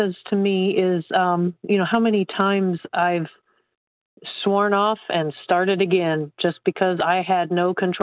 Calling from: Indiana, United States; I'm calling from Indiana.

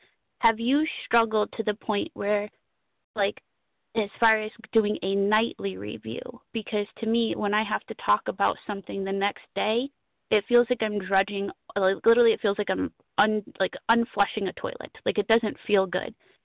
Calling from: Connecticut, United States; I'm calling in from Connecticut

